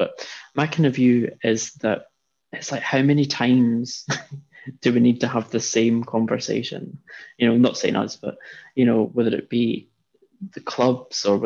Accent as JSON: {"language": "English", "town": "Falkirk", "region": "Scotland", "country": "United Kingdom", "said": "I'm from Falkirk originally"}